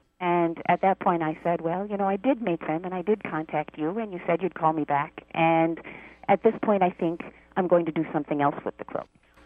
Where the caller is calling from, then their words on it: Portland, Oregon, United States; From Portland, Oregon.